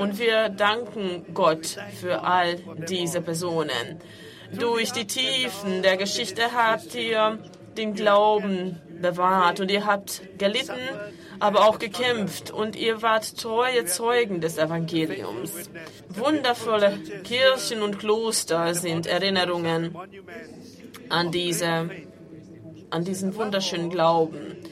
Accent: Myanmar; Ich komme aus einem fernen Land, von einem sehr großen Kontinenten, Asien, und ich komme aus Myanmar. Mein Land, mein Vaterland, wurde früher als Burma bekannt und befindet sich in Südostasien

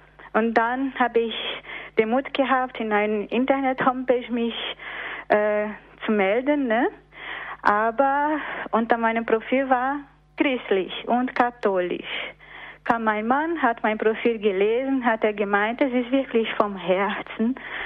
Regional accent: Brazil; now in Germany; ich komme aus Brasilien.

